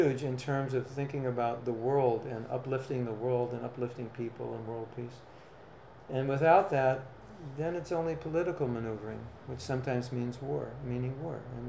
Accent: United States; I grew up in America just at the time when there was still apartheid in America in some places.

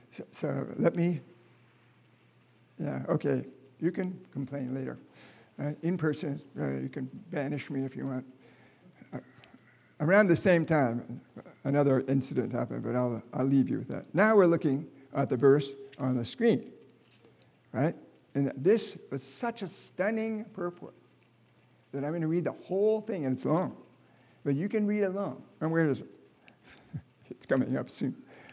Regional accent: Japan; I mean, I was raised in Japan

